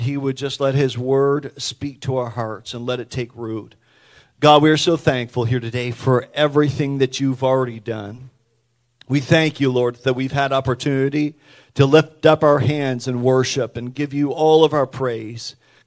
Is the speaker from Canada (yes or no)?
yes; Hatfield Point, New Brunswick, Canada; a young man growing up in Hatfield Point. It's not a very big area. It's all farmland and a community of maybe 500 people.